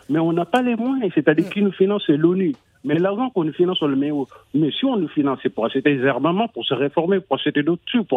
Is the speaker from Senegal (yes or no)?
yes; Senegal; Parce que je suis sénégalais